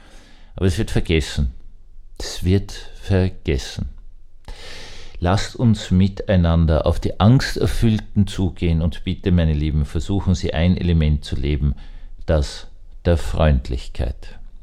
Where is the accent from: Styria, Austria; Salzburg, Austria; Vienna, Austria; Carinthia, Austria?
Vienna, Austria; Ich habe als Kind in Wien aufwachsend ganz, ganz andere Verhältnisse erlebt.